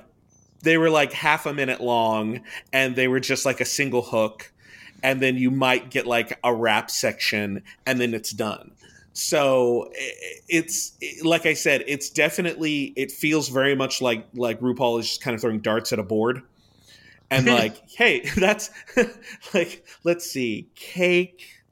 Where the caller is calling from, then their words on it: Redlands, California, United States; I'm in Redlands, California. So I'm 40 minutes from Palm Springs, and I'm like another 50 to 45 minutes